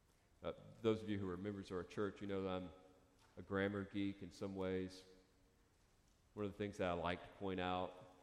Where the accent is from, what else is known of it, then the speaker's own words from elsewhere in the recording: the South, United States; And I joke around because I'm from the South. I would say y'all.